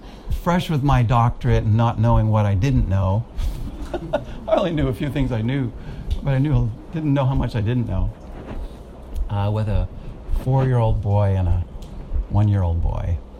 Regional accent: United States; moved away as an adult; now in Singapore; Because I'm an American living in Singapore. And even after 28 years here, by the way, tomorrow is my anniversary.

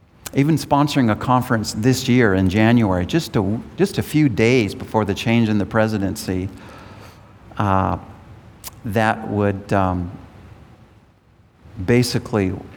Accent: United States; I say that with a great sense of sadness in my heart as an American

